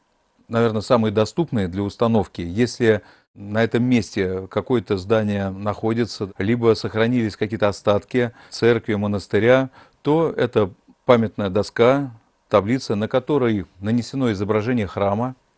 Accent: Moscow, Russia; born there; Вот я родился в Москве. Сейчас, погружаясь в эту программу, узнавая какую-то новую информацию, первый раз за свои 47 лет я узнал

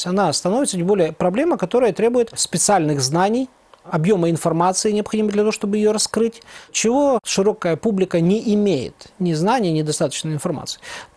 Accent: Vinnytsia, Vinnytsia Oblast, Ukraine; Я сам родом с Винницы.

